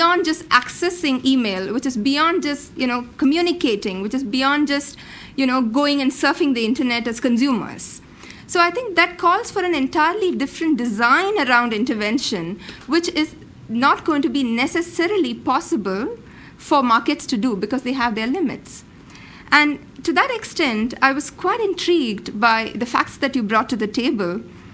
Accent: India; because I come from India, where one-third of the world's poor live.

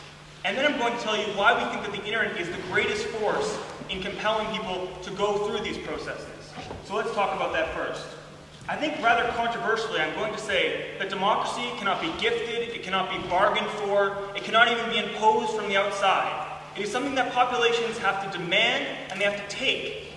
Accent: Boston, Massachusetts, United States; I grew up in Boston, and there's something you learn in Boston, and that's you can't trust Harvard types at all.

